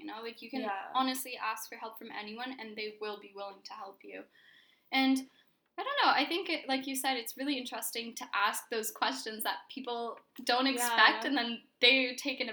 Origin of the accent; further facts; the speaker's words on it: Toronto, Ontario, Canada; also born or lived in Russia / Ottawa, Canada; So I don't really remember Russia all that well, but I grew up in Toronto. I went to Forest Hill Public School, and then I moved to Ottawa when I was, well, for grade 7.